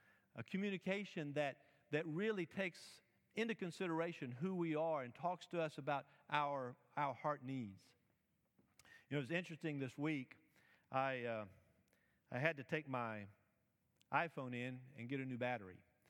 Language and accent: English; the South, United States; I remember growing up in the South when we would come back through. I didn't grow up in the South the whole time, but my grandparents were here